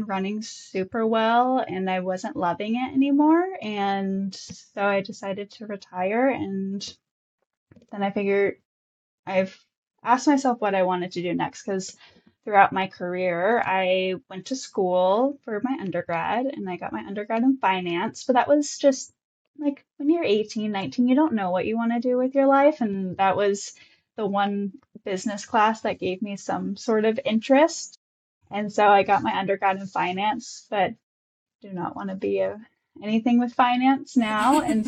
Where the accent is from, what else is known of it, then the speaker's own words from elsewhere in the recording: Washington, United States; I grew up in Washington, just outside the Portland metro area.